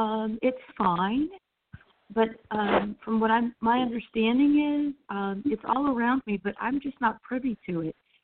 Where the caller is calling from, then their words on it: Florida, United States; I'm calling from Florida.